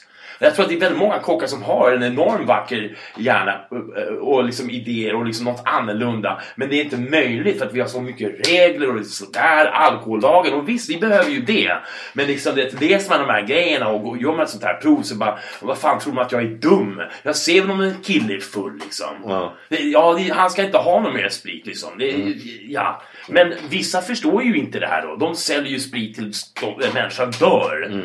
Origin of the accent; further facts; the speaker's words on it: United States; now in Sweden; jag är uppvuxen i USA. Jag berättade det innan och jag vet inte om vi vet det här, men hej, jag har bott i USA till en viss del som ungdom och tonåring